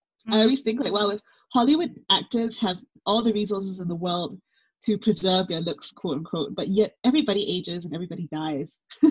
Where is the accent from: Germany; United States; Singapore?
Singapore; that myth that I grew up listening to in Singapore